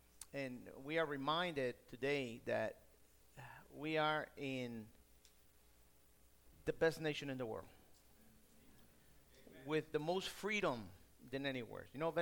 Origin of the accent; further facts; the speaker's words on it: Guatemala; I'm from Guatemala, and, you know, some of you are also here from other countries